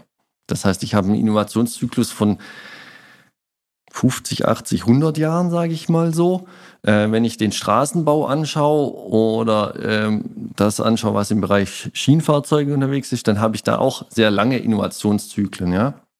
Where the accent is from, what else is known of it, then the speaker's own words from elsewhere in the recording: Baden-Württemberg, Germany; ich selber bin Schwabe